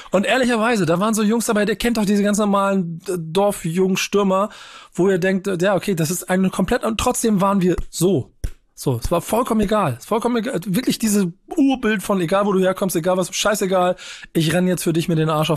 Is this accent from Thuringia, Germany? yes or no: no; Hamburg, Germany; Ich bin in Hamburg geboren, auch dann ein paar Jahre groß geworden. Dann bin ich familiärbedingt in den Süden von Hamburg gezogen